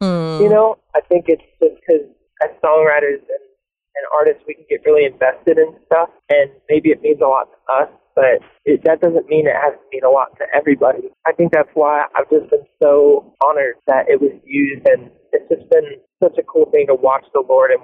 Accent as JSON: {"language": "English", "town": "Clovis", "region": "California", "country": "United States", "said": "I'm originally from Clovis, California."}